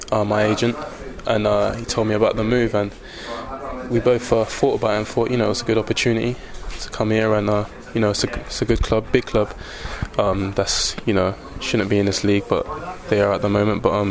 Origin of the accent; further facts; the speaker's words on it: Oxford, South East England, United Kingdom; Born and raised in Oxford, so Reading weren't too far.